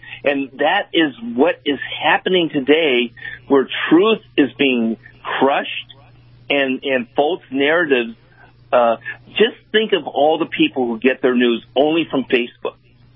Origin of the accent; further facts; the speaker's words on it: United States; As a Christian and as an American, I believe in justice.